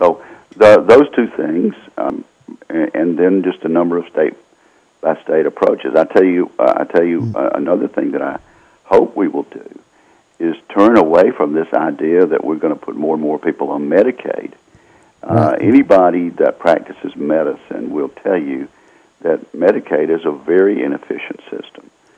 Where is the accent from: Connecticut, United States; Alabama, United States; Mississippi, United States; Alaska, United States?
Mississippi, United States; Tupelo; I've got 5 or 10 choices here in my hometown of Tupelo or more, and I shop around for food